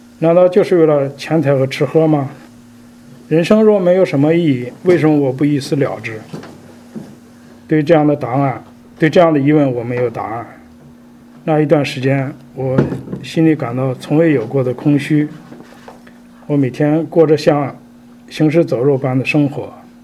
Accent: China; 我是出生在中国一个贫穷的农民家庭，从小接受无神论的教育

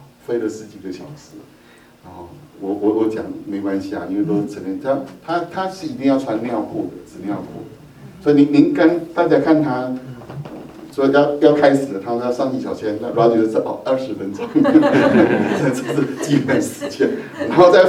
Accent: Taiwan; 我们台湾话叫做“魔力外系”

